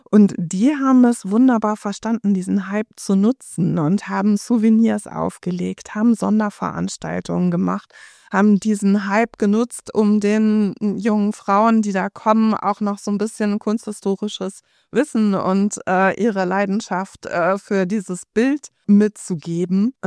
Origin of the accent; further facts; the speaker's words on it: Lower Saxony, Germany; das ist mir peinlich als Niedersächsin